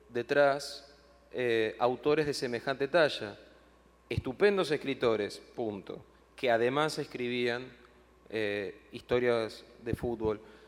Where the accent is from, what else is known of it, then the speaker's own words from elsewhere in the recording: Argentina; En Argentina, creo que no solo en Argentina, pero en mi país es así